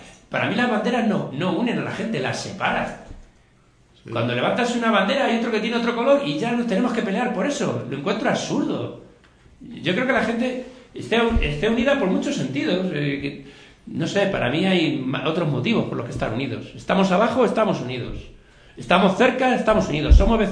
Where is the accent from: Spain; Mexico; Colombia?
Spain; born there; soy español porque nací aquí, pero me siento ciudadano del mundo, estoy en contra de las fronteras.